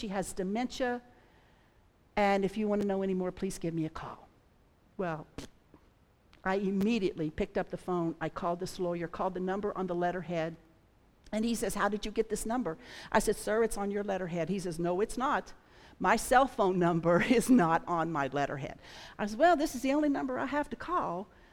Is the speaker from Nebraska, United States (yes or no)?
no; Kentucky, United States; I'm from Kentucky.